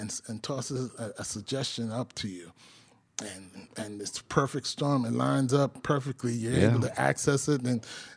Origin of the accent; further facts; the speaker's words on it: New York, United States; also born or lived in Brooklyn; I'm from New York. Okay. Right? I grew up in Queens and Brooklyn